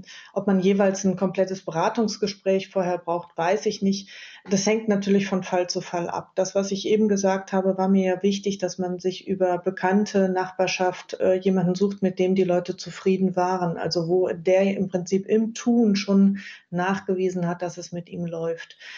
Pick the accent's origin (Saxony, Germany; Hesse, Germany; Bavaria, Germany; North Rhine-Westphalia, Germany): North Rhine-Westphalia, Germany; Düsseldorf; Ich komme ja aus Düsseldorf.